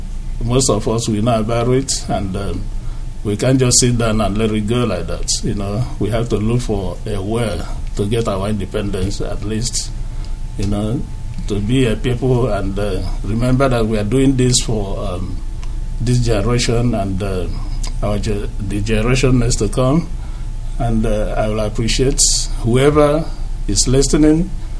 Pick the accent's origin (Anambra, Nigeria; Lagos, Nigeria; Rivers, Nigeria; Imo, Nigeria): Anambra, Nigeria; I'm from Agota local government in Anambra State.